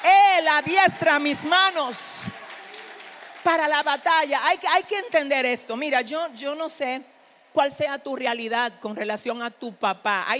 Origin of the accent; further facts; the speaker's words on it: Dominican Republic; lo voy a decir con la conciencia de cómo se viven las cosas en mi país, República Dominicana